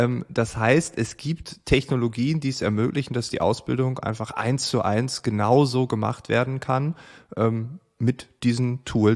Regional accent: Lower Saxony, Germany; now in Berlin, Germany; ich komme ja selbst aus Ostfriesland, ein bisschen nördlicher als du.

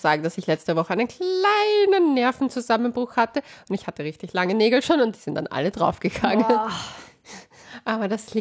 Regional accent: Vienna, Austria; ich als Wienerin

